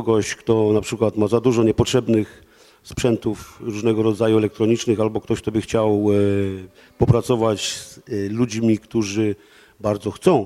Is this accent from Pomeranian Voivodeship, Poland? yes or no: yes; Gdańsk, Pomeranian Voivodeship, Poland; Znaczy ja z Gdańska to 3.